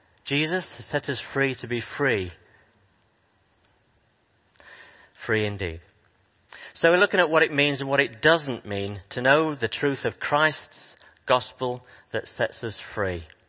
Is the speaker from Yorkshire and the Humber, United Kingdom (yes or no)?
yes; Yorkshire and the Humber, United Kingdom; And as a Yorkshireman, I'd like everything to be free.